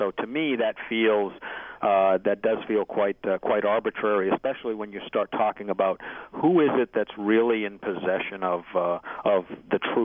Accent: New England, United States; also born or lived in New York; I grew up in New England in a Baptist church, and did that for till probably early teens.

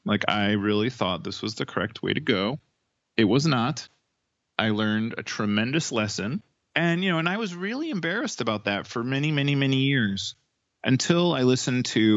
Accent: Cleveland, Ohio, United States; I mean, it's also like I'm from Cleveland, so there's a strong like labor union background, you know, moral obligation to like owning the means of production and all that that I had grown up in.

